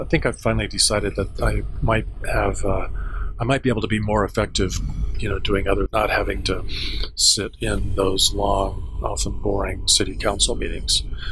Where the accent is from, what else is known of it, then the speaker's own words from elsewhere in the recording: Colorado Springs, Colorado, United States; And Colorado Springs, my hometown, place where I live to this day, is a poster child for growth addiction.